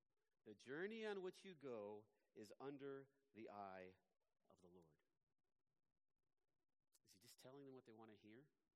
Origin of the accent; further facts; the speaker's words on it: United States; somebody said, "Who brought this American in here?" It was my accent, of course, that had given me away.